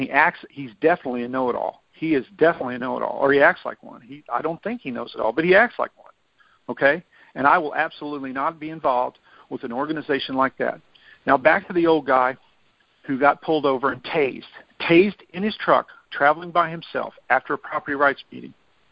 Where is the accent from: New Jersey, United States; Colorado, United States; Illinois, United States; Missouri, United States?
Missouri, United States; now in Pennsylvania, United States; I'm an American. I was born in Missouri, raised in Missouri.